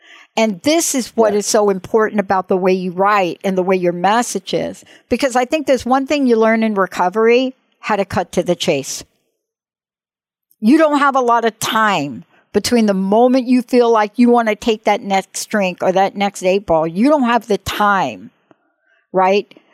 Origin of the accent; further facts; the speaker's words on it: New York, United States; I can't help it. I'm from New York.